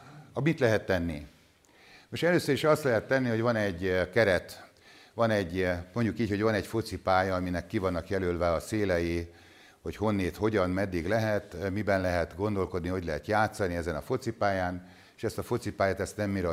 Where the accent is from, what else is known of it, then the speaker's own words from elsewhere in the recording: Somogy, Hungary; born there; én somogyi születésű vagyok